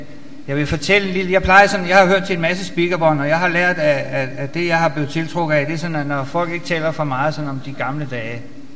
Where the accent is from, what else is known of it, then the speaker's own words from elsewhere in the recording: Copenhagen, Capital Region of Denmark, Denmark; Jeg er opvokset her i København. Claus sagde godt nok, jeg er fra Aarhus, men jeg tror ikke, jeg kan lyve fra, at jeg er født i København.